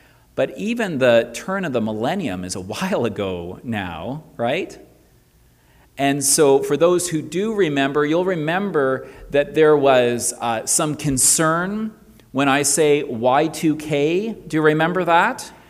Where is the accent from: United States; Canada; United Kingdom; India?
Canada; Winnipeg, Manitoba; now in Toronto, Canada; It does remind me a little bit when I moved from Winnipeg to Toronto. And I swear, I took the first 3 weeks living in Toronto just looking up all the time.